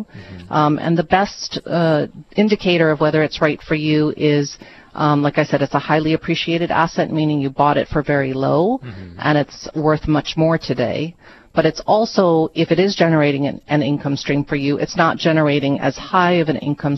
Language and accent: English; Hawaii, United States; I was born and raised in Hawaii. I've been in Hawaii for my entire life except for college and law school.